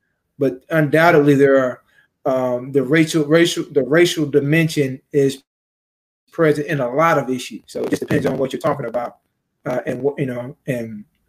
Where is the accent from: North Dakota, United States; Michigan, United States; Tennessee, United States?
Tennessee, United States; and I'm from Tennessee in the South